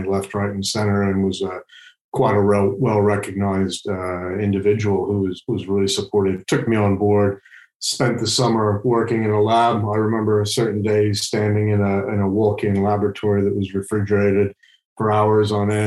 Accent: Kansas City, Missouri, United States; moved away as an adult; I was born in the United States, lived there until my mid-30s. I actually grew up in a city called Kansas City, which isn't the most well-known holiday destination.

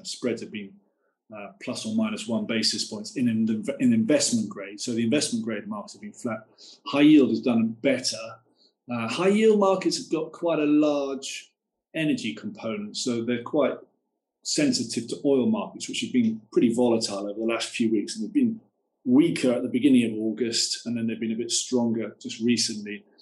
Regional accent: United Kingdom; now in Hong Kong; I'm a Brit and I'm living in Hong Kong

